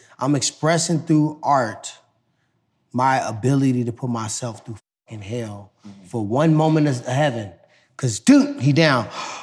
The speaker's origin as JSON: {"language": "English", "town": "Ferguson", "region": "Missouri", "country": "United States", "said": "I came from Ferguson. It's all respect. St. Louis is all respect."}